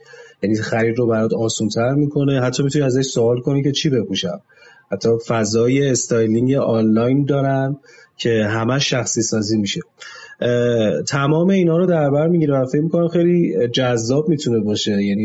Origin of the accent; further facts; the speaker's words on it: Iran; ما به عنوان یک ایرانی وقتی داریم از این فضا استفاده میکنیم